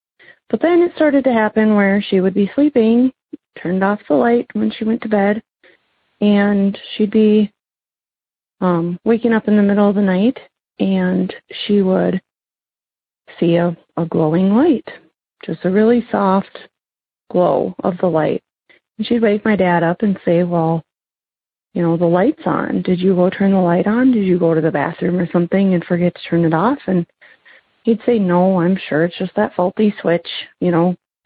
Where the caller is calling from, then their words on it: Minnesota, United States; I'm from Minnesota.